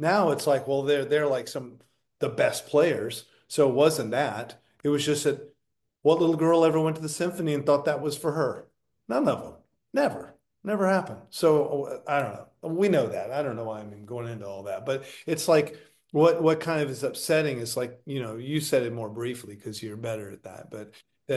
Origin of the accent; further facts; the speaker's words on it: the South, United States; As a Southerner, remember when you'd see a movie and there's one stupid son of a bitch in the whole movie